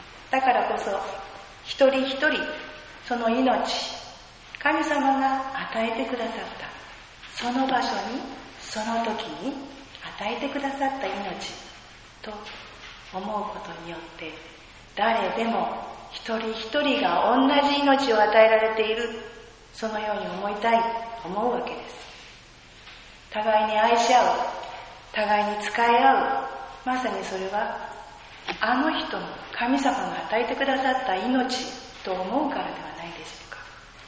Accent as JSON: {"language": "Japanese", "region": "Okinawa", "country": "Japan", "tie": "born or raised there", "said": "沖縄に生まれたがゆえ、沖縄で育ったがゆえ"}